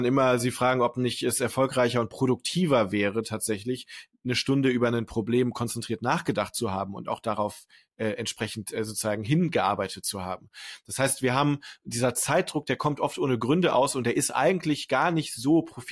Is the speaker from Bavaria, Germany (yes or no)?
no; Düsseldorf, North Rhine-Westphalia, Germany; Also ich komme aus dem Rheinland, da gibt es den Karneval. Karneval ist ganz klassisch eine Funktion. In Düsseldorf, wo ich herkomme, da legt man seine Eheringe ab an Karneval traditionell.